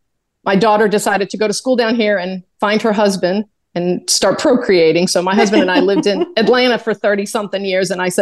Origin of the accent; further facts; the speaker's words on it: Ontario, Canada; Grew up in Ontario.